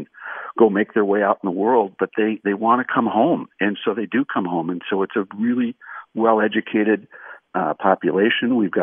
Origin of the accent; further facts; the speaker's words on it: Minnesota, United States; You know, when I meet somebody for the first time and I tell them I'm from Minnesota, they say, oh, it's cold there.